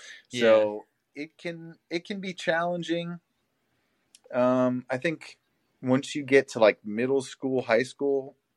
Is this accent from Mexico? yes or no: no; Belgium; So growing up in Belgium was pretty interesting.